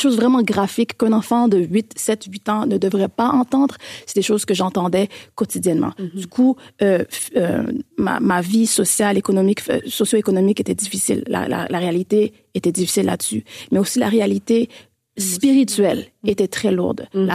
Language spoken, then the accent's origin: French; Acton Vale, Quebec, Canada; also born or lived in Montreal; nous, on a déménagé de Montréal, qui est la capitale du Québec. La métropole, pardon. Et on est allé dans une ville qui s'appelle Actonville.